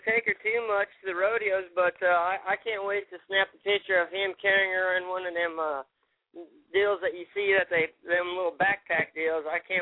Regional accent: Washington, United States; I've been a Washington State Cougars fan since I was little, just because I was right there from Washington.

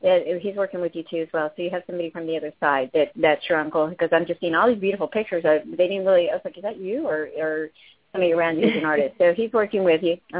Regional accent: the South, United States; I say little because I'm from the South

